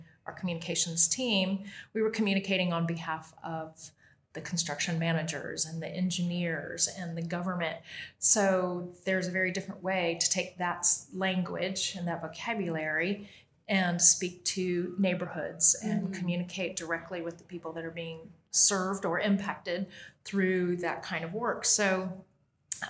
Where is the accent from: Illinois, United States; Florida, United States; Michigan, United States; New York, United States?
Florida, United States; Gainesville; born there; I'm here more by accident, but I was born in Gainesville. So I'm a Florida native.